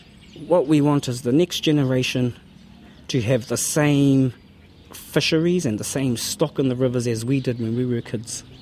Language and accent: English; Murupara, Bay of Plenty, New Zealand; when I was growing up in Murupara.